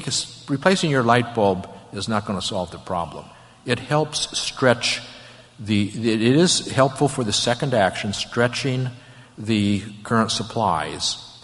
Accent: Iowa, United States; I'm an independent, but I come from Iowa, and I consider myself in most ways conservative

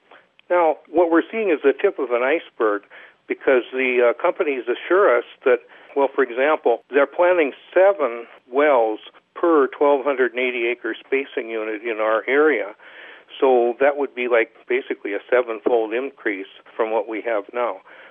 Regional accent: Montana, United States; The state agency in charge of water rights in my home state, Montana, the Department of Natural Resources and Conservation, reported 13 illegal water depots just over the summer of 2012.

